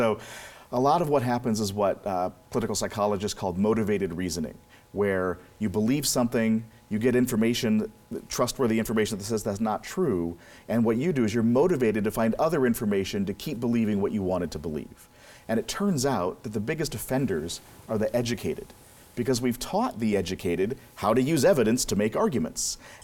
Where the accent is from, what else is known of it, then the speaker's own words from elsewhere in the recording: Minnesota, United States; this time my home state Vikings will finally win again